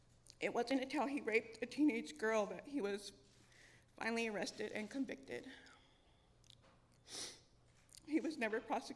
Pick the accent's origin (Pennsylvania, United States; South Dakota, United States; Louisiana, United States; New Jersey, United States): South Dakota, United States; St. Francis; from St. Francis, South Dakota, where I grew up.